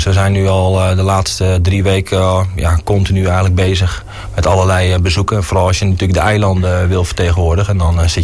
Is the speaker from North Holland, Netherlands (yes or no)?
no; Dordrecht, South Holland, Netherlands; born there; ik woon in Binnenmaas, Westmaas. En ik ben geboren in Dordrecht. En woon nu in de Hoekse Waard. Prima naar mijn zin al een jaar of 10.